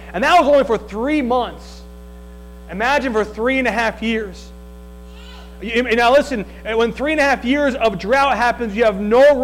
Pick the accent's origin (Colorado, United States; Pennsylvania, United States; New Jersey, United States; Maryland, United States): New Jersey, United States; Remember, I was a kid growing up in New Jersey.